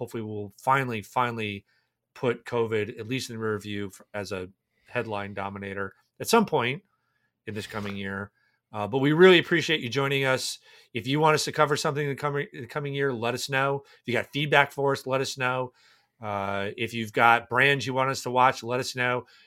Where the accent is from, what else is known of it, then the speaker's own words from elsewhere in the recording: Minneapolis–Saint Paul, Minnesota, United States; I'm going to brag on my hometown. The Twin Cities is a bastion of healthcare innovation and has been for decades.